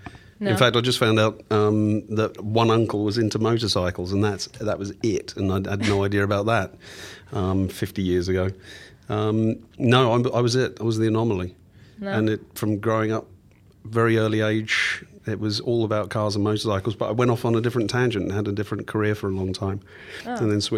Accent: St Albans, East of England, United Kingdom; Just north of London, just outside.

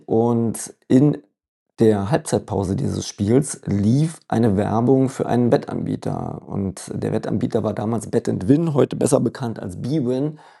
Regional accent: Dresden, Saxony, Germany; Aber ich bin mit Dresden aufgewachsen und in der Nähe von Dresden auch.

